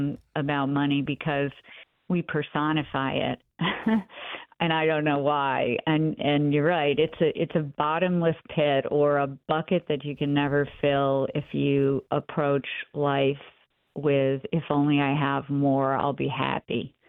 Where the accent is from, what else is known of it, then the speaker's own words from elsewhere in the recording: Rochester, New York, United States; also born or lived in Gates, New York; I'm a girl from Rochester, New York, who grew up on Farragut Street and then in Gates, New York.